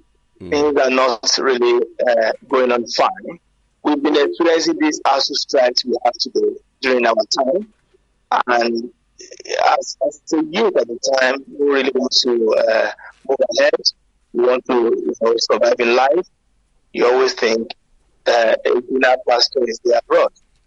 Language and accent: English; Ibadan, Oyo, Nigeria; I am from Ibadan, your state. I studied back home in Nigeria. I was born in the late 60s.